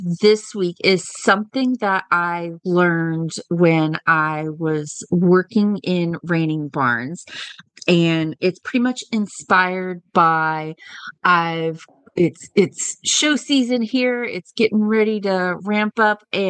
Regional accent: Kemp, Texas, United States; from Kemp, Texas

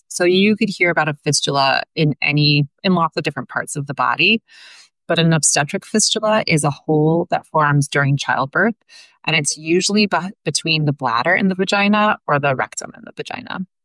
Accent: Pittsburgh, Pennsylvania, United States; now in Cleveland, United States; I'm from Pittsburgh, but I had done my training in Cleveland.

